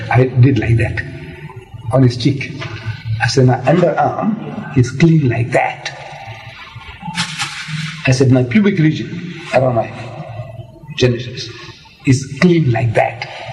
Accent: India; English is a second language; moved away; So I come from India, I was born in India, primitive village place.

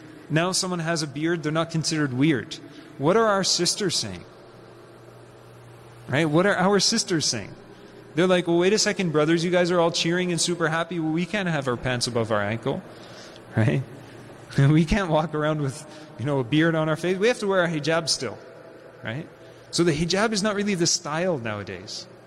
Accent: Canada; I'm Canadian. Get me out of here, right?

